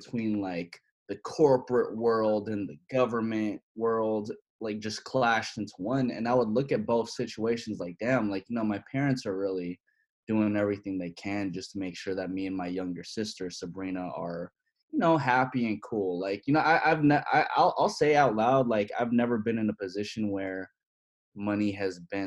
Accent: San Francisco, California, United States; my life growing up in San Francisco was very, it was very normal.

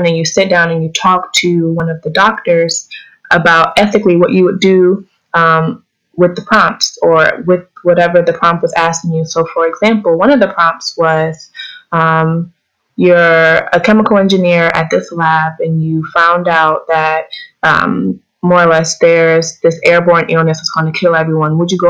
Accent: Pennsylvania, United States; now in Orlando, United States; I'm originally from Pennsylvania, but those winters were getting harsher and harsher, so I couldn't do it anymore.

